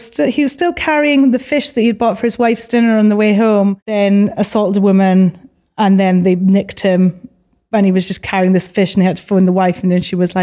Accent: Edinburgh, Scotland, United Kingdom; I'm from Edinburgh.

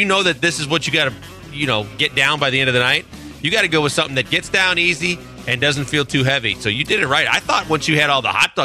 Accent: Milwaukee, Wisconsin, United States; And for me, growing up in Milwaukee, in the beer capital of the world.

